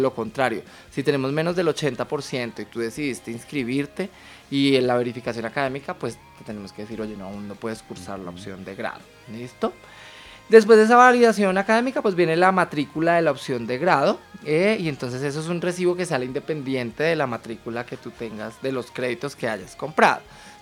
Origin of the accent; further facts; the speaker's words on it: Colombia; como buenos colombianos, pues nos gusta dejar todo para lo último